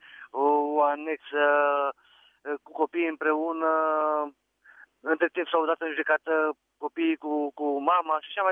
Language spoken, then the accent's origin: Romanian; Constanța, Constanța County, Romania; sunt din Constanța.